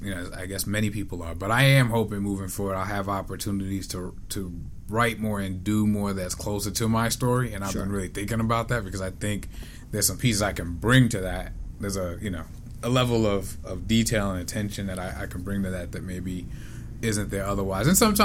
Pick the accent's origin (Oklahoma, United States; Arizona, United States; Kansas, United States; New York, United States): New York, United States; Brooklyn; it's going to give me a chance to talk about some of that growing up in Flatbush and what that was like.